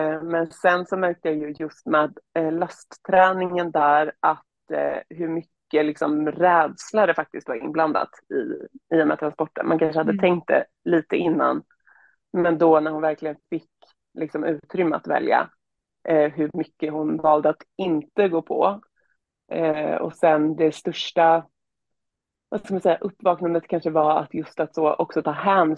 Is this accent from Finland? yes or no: no; Örebro, Örebro County, Sweden; Och de hade en tränare i Örebro, där jag kommer ifrån då.